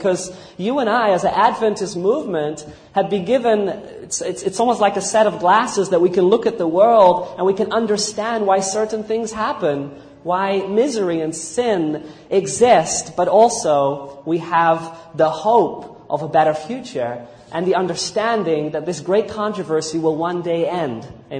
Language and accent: English; New Zealand; born there; I was born in New Zealand